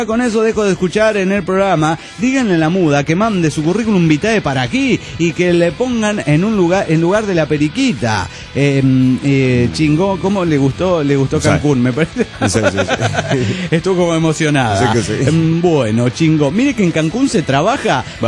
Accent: Cochabamba, Bolivia; de Cochabamba, Bolivia.

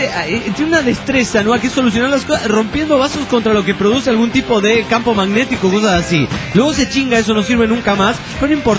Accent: Veracruz, Mexico; Soy de Veracruz, México.

